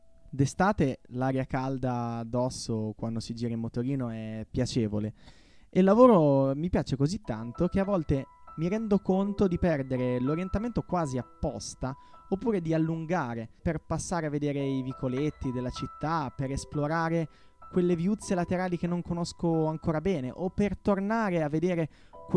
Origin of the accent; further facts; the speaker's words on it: Bologna, Emilia-Romagna, Italy; conosco bene Bologna in quanto bolognese, almeno così millanto